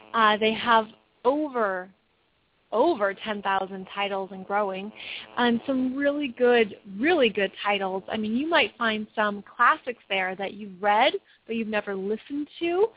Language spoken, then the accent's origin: English; United States; I'm an American, so of course I have that immediate connection to some of the big things that are happening in the world and in my own country.